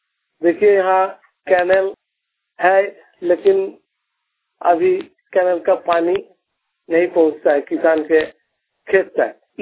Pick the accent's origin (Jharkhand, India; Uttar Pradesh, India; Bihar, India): Jharkhand, India; Dumka; मैं झारखंड के दुमका जिला का रानीसर प्रखंड का निवासी हूँ।